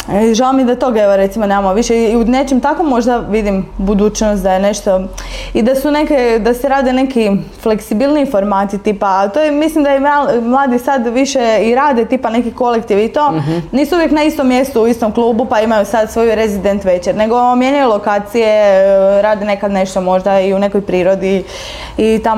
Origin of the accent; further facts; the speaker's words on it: Đakovo, Osijek-Baranja County, Croatia; Ja sam inače iz Đakova, koji isto mali grad u kojem se ne događa praktički ništa.